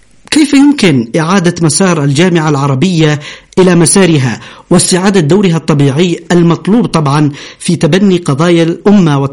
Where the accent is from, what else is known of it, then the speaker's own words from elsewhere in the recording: Yemen; نحن أيضا كيمنيين